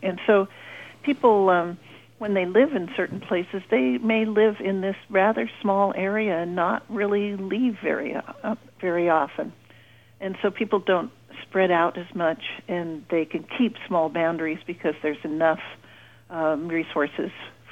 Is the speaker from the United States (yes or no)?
yes; California, United States; When I grew up in California, though, so I've always had some kind of interest in California languages and California life.